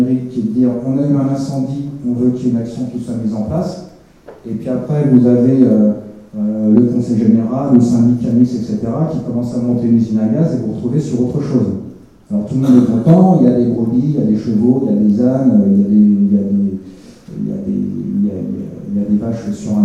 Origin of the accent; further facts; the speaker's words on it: Southern France, France; Bon, moi, je viens du Midi, je suis un peu plus concerné par ça